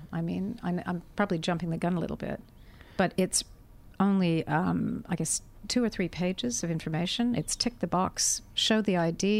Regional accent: Canada; moved away; And I come from Canada, born overseas and all. I've just been here too long

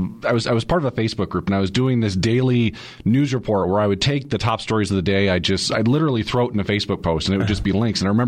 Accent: Michigan, United States; So, born and raised in Michigan. Both of my parents are converts.

